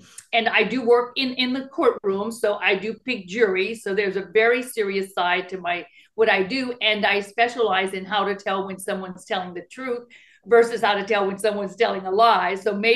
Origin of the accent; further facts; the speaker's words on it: Lafayette, Louisiana, United States; born there; now in Houston, United States; I live in Houston, Texas, but I was born in Lafayette, Louisiana.